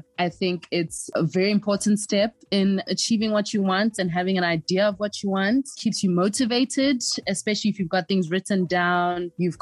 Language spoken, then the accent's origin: English; Mossel Bay, Western Cape, South Africa; So growing up, especially Elokshini, which in South Africa means the hood, it was a lot of fun.